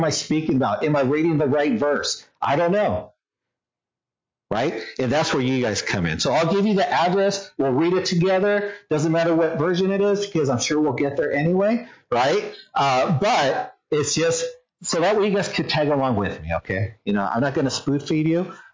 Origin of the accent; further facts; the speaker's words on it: California, United States; I grew up in California. I love sports. I played baseball, basketball, hockey, in California.